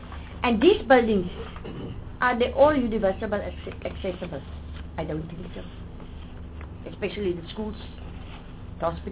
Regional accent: Northern Cape, South Africa; Because I'm from the Northern Cape.

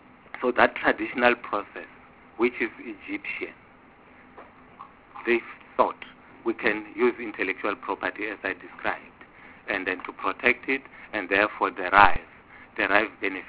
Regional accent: Limpopo, South Africa; now in Gauteng, South Africa; Myself, I come from Limpopo. I'm in Gauteng now.

